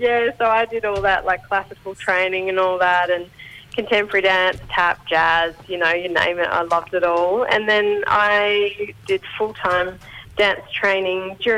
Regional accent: Rockhampton, Queensland, Australia; growing up in Rockhampton on Darumbal Country there, I just thought the only pathway into dance was working with a ballet company.

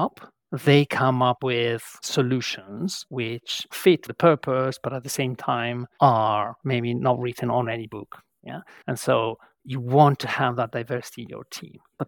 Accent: Italy; So I'm from Italy. To me, or to my people, or to my ethnicity, feedback cannot be extremely direct.

